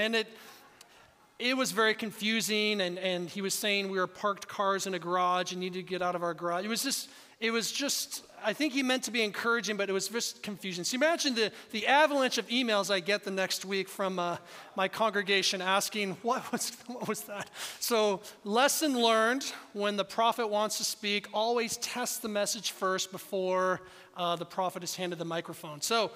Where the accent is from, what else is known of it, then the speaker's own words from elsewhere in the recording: Seattle, Washington, United States; also born or lived in Kansas; now in Oregon, United States; I'm originally from the Northwest, so I'm not a Kansan by birth. I'm a Seattleite, way up in that corner. But we lived in Kansas for 14 years.